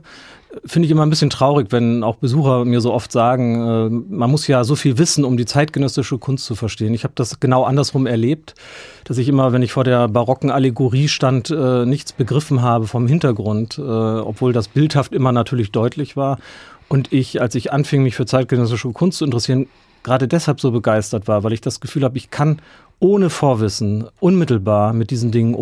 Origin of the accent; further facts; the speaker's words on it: Norden, Lower Saxony, Germany; dass Norden, wo diese Orgel steht, mein Geburtsort ist, auch mein Heimatort ist, mit dem ich bis heute sehr, sehr eng verbunden bin.